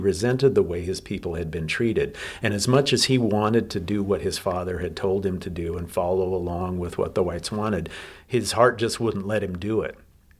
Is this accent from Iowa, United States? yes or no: yes; Iowa, United States; I'm from Iowa. I grew up in Northwest Iowa